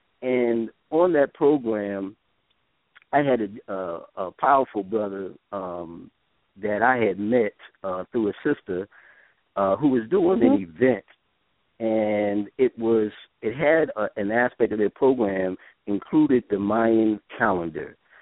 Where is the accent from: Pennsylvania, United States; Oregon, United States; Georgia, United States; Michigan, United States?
Pennsylvania, United States; Philadelphia; I did radio before in Philadelphia, and that's where I started out in my hometown doing radio there.